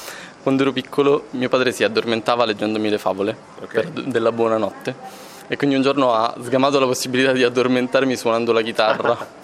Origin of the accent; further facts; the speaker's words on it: Sicily, Italy; Io sono siciliano